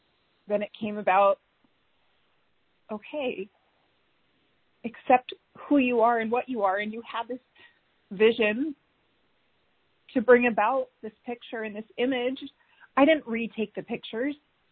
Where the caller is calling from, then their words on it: Spokane Valley, Washington, United States; I'm tuning in from Spokane Valley, Washington.